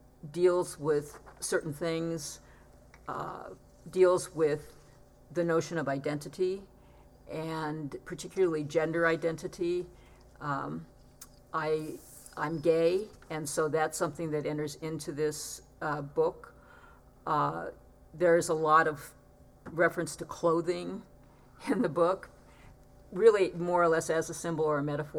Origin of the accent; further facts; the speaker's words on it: California, United States; a lot of people ask me what growing up in California was like.